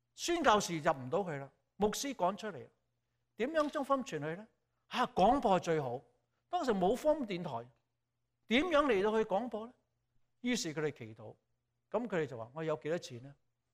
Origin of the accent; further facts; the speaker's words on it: Hong Kong; 我香港人嚟，咁梗係唔講英文啦，咁講中文好開心。